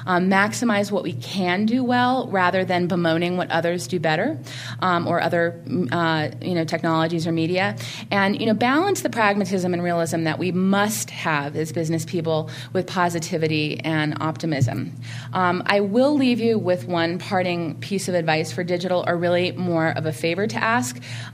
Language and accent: English; Berkeley, California, United States; And, you know, I grew up in Berkeley. People in Berkeley do not become CEOs.